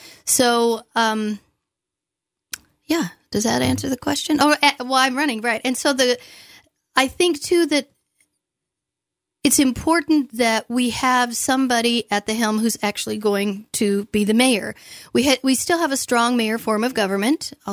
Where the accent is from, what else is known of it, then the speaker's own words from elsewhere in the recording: Idaho, United States; now in Sandpoint, United States; I grew up in the Boise Valley, though